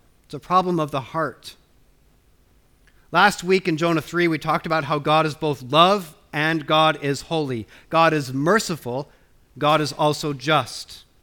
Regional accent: United States; now in United Kingdom; I'm from the United States of America, as we all know, and I do love the country of my birth.

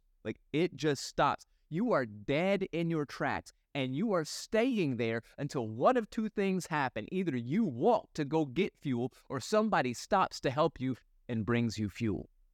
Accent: Jennings, Louisiana, United States; I remember at 14 when on an outreach in the city that I grew up in Jennings, Louisiana

